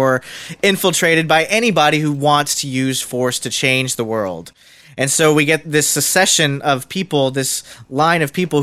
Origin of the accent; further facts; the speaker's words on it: United States; we say we're American, we grew up here in America's freedom